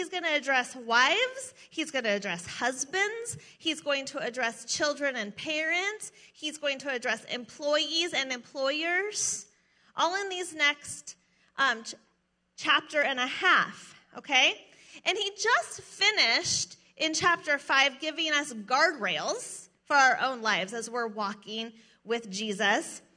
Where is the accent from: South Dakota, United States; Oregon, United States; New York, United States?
Oregon, United States; I'm an American, and I'm a native Oregonian, so don't tell me what to do.